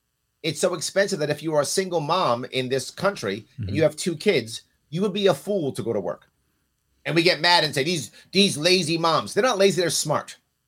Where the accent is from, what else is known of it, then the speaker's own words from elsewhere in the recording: New York City, New York, United States; And a very common thing when I was a kid growing up in the Bronx is many of the kids, particularly black girls and Puerto Rican girls when I was a kid, they would braid hair on the stoop and make money.